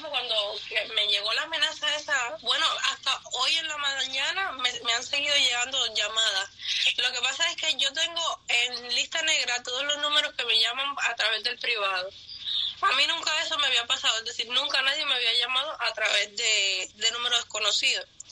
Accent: Cuba; se dé cuenta de que todos somos cubanos y de que ser cubano no es lo mismo que ser comunista

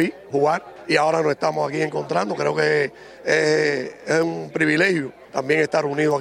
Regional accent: Cuba; now in United States; creo que somos compañeros de Cuba, nos hemos conocido siempre allá

